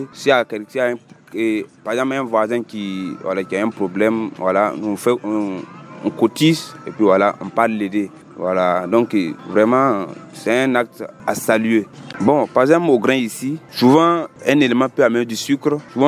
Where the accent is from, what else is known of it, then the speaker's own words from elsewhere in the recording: Burkina Faso; Je suis de Jiniaré, je suis à Kaya, ça fait 2 ans